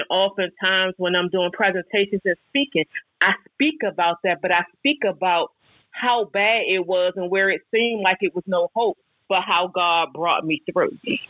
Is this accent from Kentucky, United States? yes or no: no; Fort Washington, Maryland, United States; from Fort Washington, Maryland.